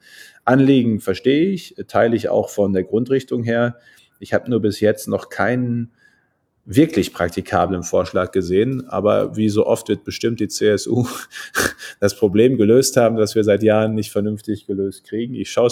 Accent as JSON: {"language": "German", "region": "North Rhine-Westphalia", "country": "Germany", "said": "ich bin ja Münsterländer, bei uns ist alles flach. Und zwar wirklich richtig flach. Das geht ja in die Niederlande über."}